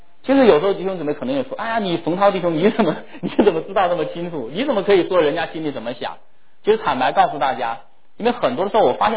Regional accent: China; 我们中国人很擅长这些啊

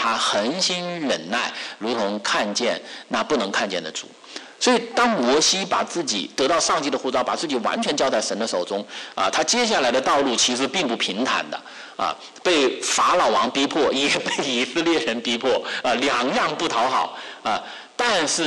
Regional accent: Wuhan, Hubei, China; 很多弟兄姊妹也知道我是来自于中国武汉啊。那么很多年前我在中国大陆中国武汉迦南教会服侍的时候

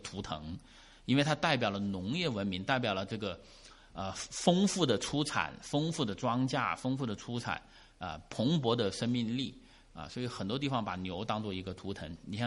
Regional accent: China; now in United States; 像我来自于地球的那一边啊，中国大陆。

